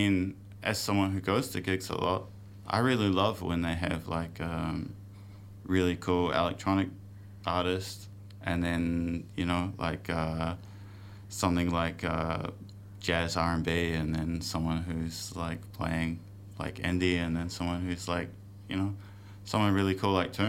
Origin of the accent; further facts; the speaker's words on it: New Zealand; as a New Zealander, being at an award show